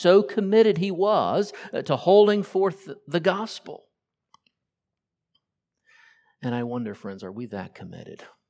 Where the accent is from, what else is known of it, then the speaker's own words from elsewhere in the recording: Florida, United States; David Huss tells the story of a young boy in southern Florida, and I grew up in Florida. This story makes total sense.